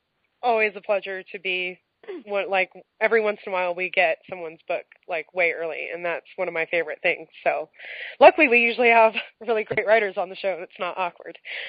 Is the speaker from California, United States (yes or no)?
yes; California, United States; it was a huge event in my life, and I grew up in California.